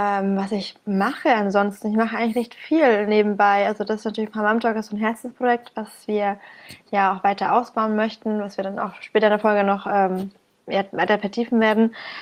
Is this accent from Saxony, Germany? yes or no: no; Bamberg, Bavaria, Germany; komme aus dem gebürtigen Frankenland, im schönen, wunderschönen Bamberg.